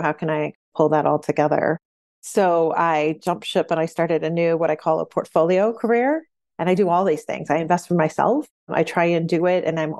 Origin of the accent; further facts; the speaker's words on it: Wisconsin, United States; I grew up in Wisconsin. My parents divorced when I was preteen, but I honestly don't ever remember them having a happy relationship or a healthy relationship. I wanted to get out of Wisconsin, maybe because of that.